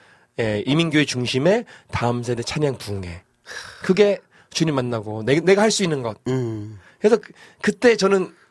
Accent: Brazil; Korean is a second language; 전 세계에 우리 브라질 사람들이 한국에 대한 열정이 있고 복음에 대한 열정이 있어요.

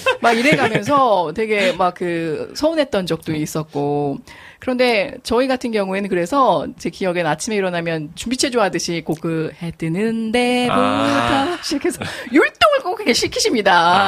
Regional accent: United States; now in South Korea; 학창 시절을 이제 미국에서 보냈었었기 때문에 한국에서의 수련회가 조금 그립기도 하면서

